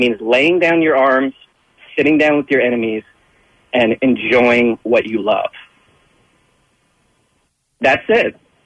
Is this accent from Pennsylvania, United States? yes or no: yes; Roxborough, Pennsylvania, United States; Yeah, I'm an Irish German Catholic kid from Roxborough.